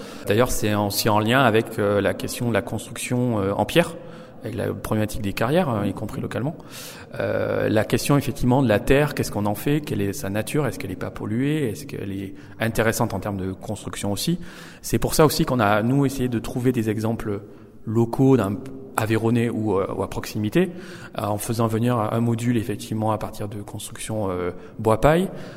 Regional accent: Auvergne-Rhône-Alpes, France; Je suis originaire du Cantal. J'ai travaillé dans le Lot et dans le Cantal. Et je viens de travailler 8 ans au CAUE de l'Ardèche.

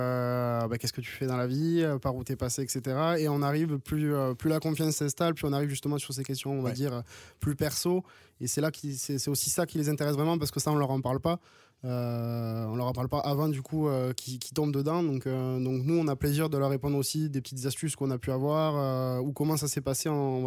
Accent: Occitanie, France; en tout cas, tous les membres et le bureau aussi, on vient tous du Tarn-et-Garonne.

